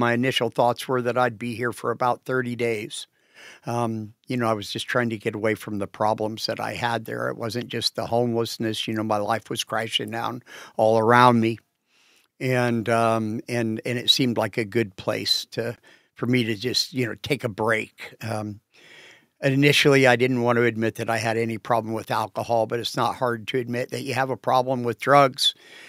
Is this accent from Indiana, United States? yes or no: yes; Lafayette, Indiana, United States; I was born in Lafayette, and I spent most of my early life there.